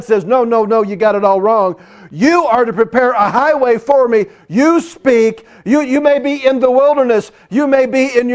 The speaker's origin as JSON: {"language": "English", "town": "St. Louis", "region": "Missouri", "country": "United States", "said": "You see, I'm from St. Louis. St. Louis, you just don't have 4-lane highways."}